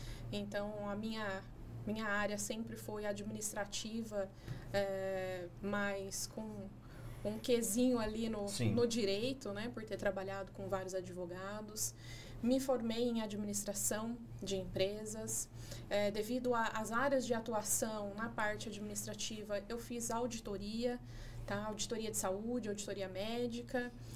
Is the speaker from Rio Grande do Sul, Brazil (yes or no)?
no; Jacareí, São Paulo, Brazil; also born or lived in São José dos Campos; Pra Jacareí, né? Me consideram jacareense, morei, moro a vida toda lá.